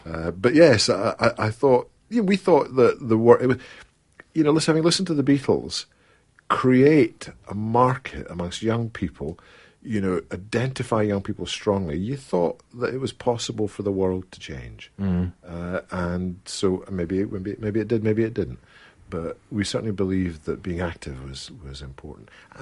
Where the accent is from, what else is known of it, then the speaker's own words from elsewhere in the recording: Kelso, Scotland, United Kingdom; I did a paper round in my hometown in Kelso in the Borders